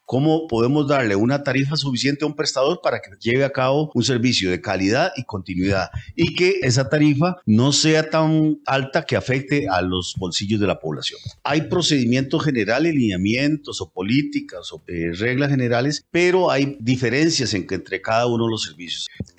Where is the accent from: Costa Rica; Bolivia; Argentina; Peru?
Costa Rica; Y ese es el reto que como costarricenses tenemos